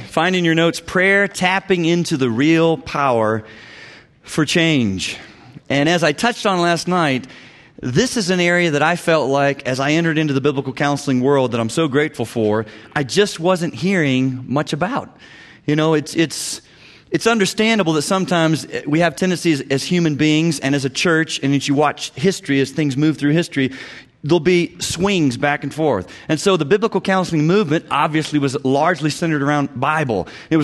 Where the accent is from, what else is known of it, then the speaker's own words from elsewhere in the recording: Knoxville, Tennessee, United States; As God lit a fire in me as a believer at University of Tennessee, I grew up in Knoxville, I just got excited about prayer.